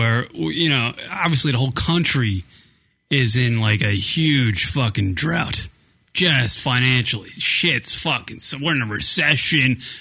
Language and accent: English; Ireland; I know, but I'm Irish